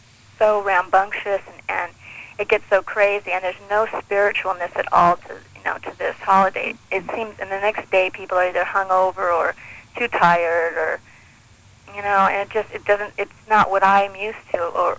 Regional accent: United States; Oh, he's Hispanic and I'm American.

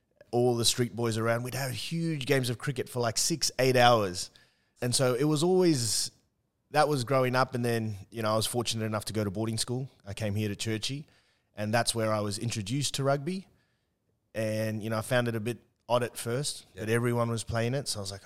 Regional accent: Port Moresby, National Capital District, Papua New Guinea; Born and raised in Port Moresby. So growing up, it was always soccer and cricket.

